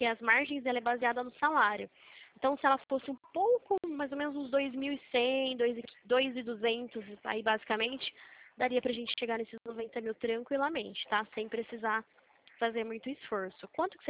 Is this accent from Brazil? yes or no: yes; Limeira, São Paulo, Brazil; Eu sou de Limeira, São Paulo.